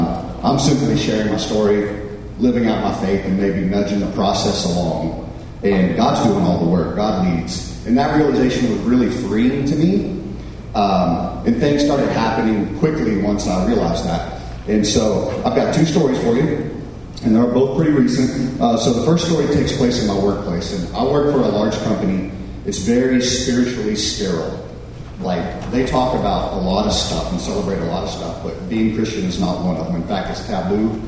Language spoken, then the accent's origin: English; the South, United States; no, we're from the South. We just help our neighbors out, right?